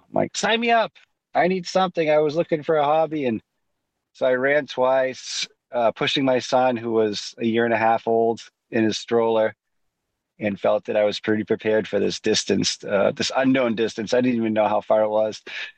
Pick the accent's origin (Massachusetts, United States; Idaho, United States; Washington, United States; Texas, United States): Massachusetts, United States; Waltham; now in Chandler, United States; I was born in 1970 in Waltham, Massachusetts. I'm 54 years old. I currently reside in Chandler, Arizona. I live most of my life in Massachusetts.